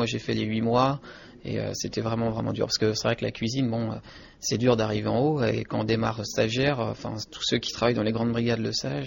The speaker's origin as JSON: {"language": "French", "town": "Paris", "region": "Île-de-France", "country": "France", "tie": "born there", "said": "je suis à moitié de là-bas, mon frère est né là-bas, bon, moi je suis né à Paris"}